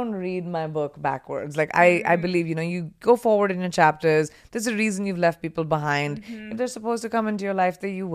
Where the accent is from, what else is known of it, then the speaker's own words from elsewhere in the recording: India; I grew up in India, you know, I was doing like Indian pop culture at that time.